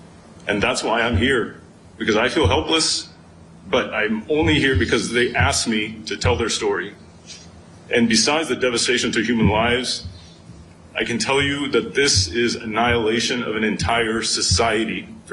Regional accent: United States; And as an American, I was ashamed.

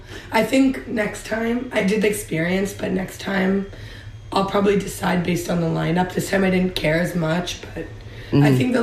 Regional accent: Los Angeles, California, United States; I'm from Los Angeles, and give me a beat.

